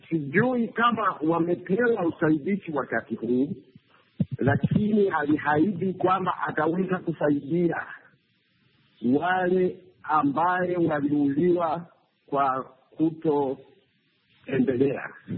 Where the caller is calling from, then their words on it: Mbale, Eastern Region, Uganda; Kwa hivyo mimi nimetokea upande wa Bugisu, nimetoka upande za Mbale